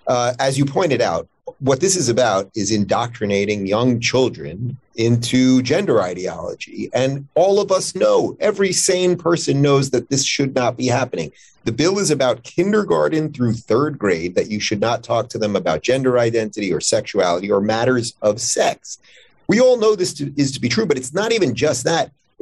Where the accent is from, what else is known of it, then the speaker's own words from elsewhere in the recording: Florida, United States; And I am going to do everything I can as a Floridian to keep Florida, Florida.